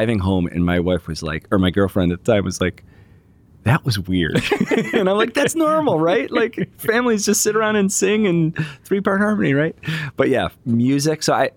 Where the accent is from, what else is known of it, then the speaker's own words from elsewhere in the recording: Chicago, Illinois, United States; I grew up in the Chicago suburbs, and my family was our faith was a big part of our life.